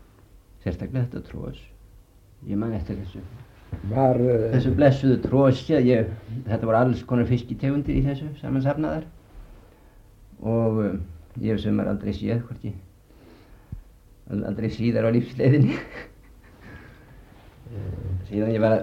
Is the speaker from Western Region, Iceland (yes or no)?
yes; Western Region, Iceland; þá var á þeim árum sem ég var krakki og alast upp í Borgarfirði, þá var þar mikil fátækt